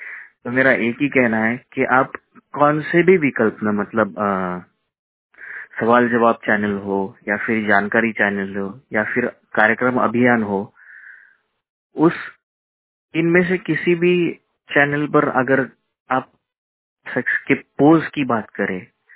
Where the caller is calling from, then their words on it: Mumbai, Maharashtra, India; Hello, मैं मुंबई से हूँ।